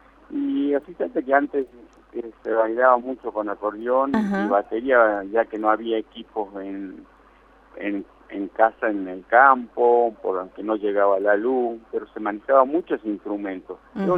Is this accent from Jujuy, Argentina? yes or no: yes; Humahuaca, Jujuy, Argentina; desde mi Humahuaca querida. Yo soy de Calete, amo mi tierra, amo Humahuaca, Jujuy.